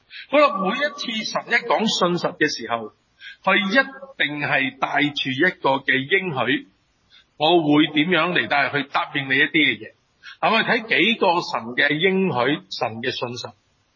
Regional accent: China; 我們中國人最興講呢句㗎嘛

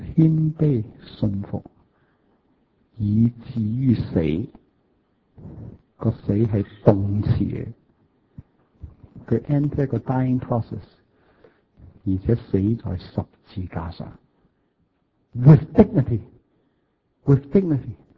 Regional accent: Hong Kong; 我们香港人

